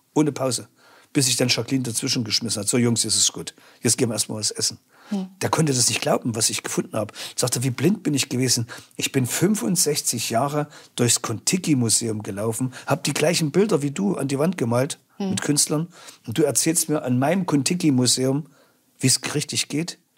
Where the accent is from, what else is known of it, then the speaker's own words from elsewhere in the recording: Thuringia, Germany; Aber als Thüringer an so einem kleinen Flüsschen Nesse bei Gotha, ja, da mussten wir uns das hart erarbeiten.